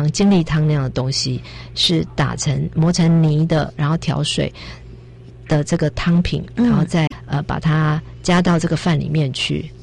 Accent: Taiwan; 也就是我们台湾人来说的话比较适口的一个味道。

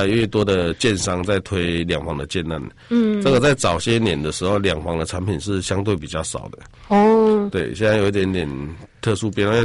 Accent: Yunlin County, Taiwan; 那比如说我本身是云林人，我们云林人那边的房子是真的是超级无敌便宜

